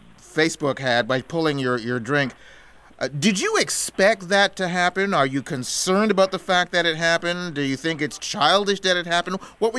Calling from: Canada; Now, I'm calling you from Canada.

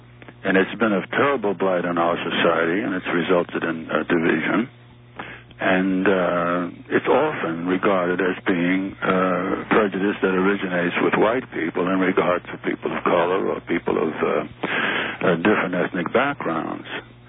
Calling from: Long Island, New York, United States; Long Island.

